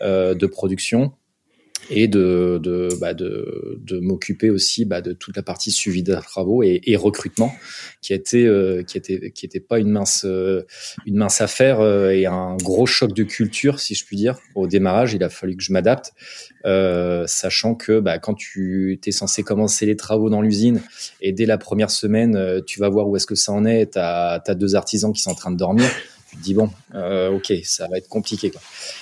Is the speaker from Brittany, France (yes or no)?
yes; Brittany, France; Je suis originaire de Bretagne. Donc, ville de bord de mer.